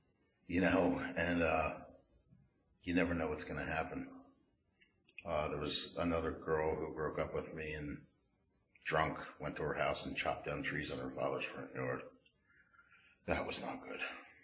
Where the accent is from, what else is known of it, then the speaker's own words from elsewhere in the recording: Doylestown, Pennsylvania, United States; I grew up in Doylestown. We lived outside Doylestown in Plumsteadville.